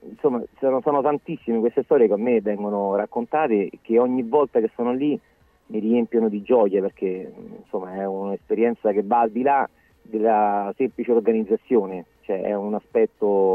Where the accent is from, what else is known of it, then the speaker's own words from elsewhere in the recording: Rome, Lazio, Italy; nonostante sono di Roma, nonostante sono nativo di Roma